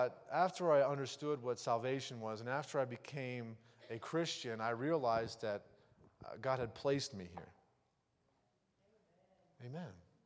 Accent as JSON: {"language": "English", "region": "Ohio", "country": "United States", "tie": "born or raised there", "said": "I believe that I had a dream when I was living in Ohio that I was going to die if I did not leave my hometown."}